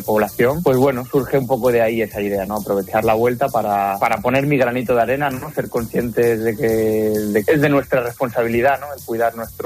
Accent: Estepona, Andalusia, Spain; el año pasado, en mi tierra, en Estepona, en Sierra Bermeja, sufrimos un terrible incendio forestal

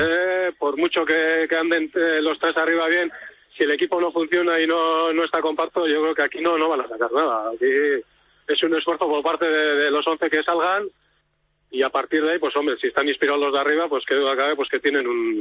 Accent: Arrasate, Basque Country, Spain; now in Donostia, Spain; yo no soy de Donosti, yo soy de Arrasate.

